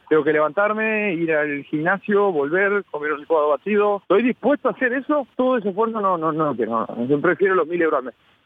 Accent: Argentina; tengo un asadito como buen argentino que nos juntamos

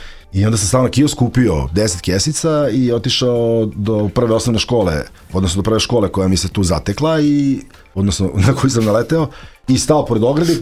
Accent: New Belgrade, Belgrade, Serbia; ja sam odrastao na Novom Beogradu gde je bilo puno dece

